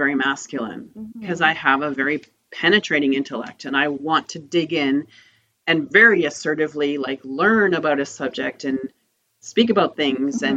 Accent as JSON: {"language": "English", "region": "Bible Belt", "country": "United States", "tie": "born or raised there", "said": "growing up in the Bible Belt as someone who's not domestic, I always felt inadequate"}